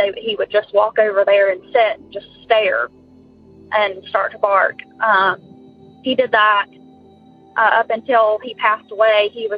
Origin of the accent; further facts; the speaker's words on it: West Virginia, United States; I'm from West Virginia.